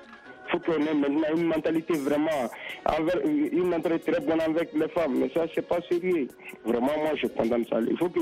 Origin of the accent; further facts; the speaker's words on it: Mali; chez nous au Mali ici.